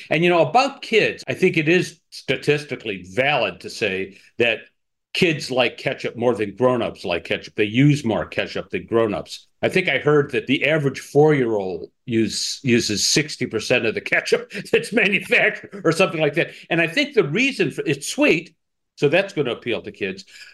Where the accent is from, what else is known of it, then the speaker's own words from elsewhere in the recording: Chicago, Illinois, United States; identity as a Chicagoan